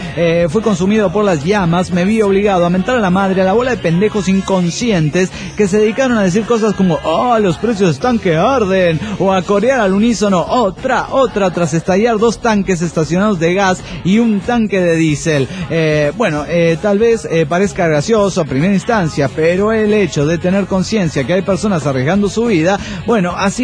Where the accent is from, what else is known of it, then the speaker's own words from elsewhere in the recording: Manizales, Caldas, Colombia; also born or lived in Tunja / Bogotá; yo soy de Manizales. Crecí allá en Colombia, Manizales, y viví allá hasta que terminé la universidad. Luego me fui a vivir a Tunja, de donde son mis padres.